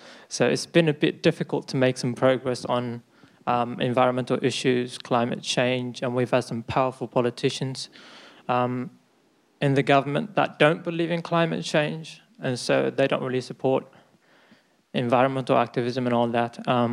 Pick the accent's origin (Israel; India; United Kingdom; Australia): Australia; now in United States; I've been here about 2 months, and I come from Australia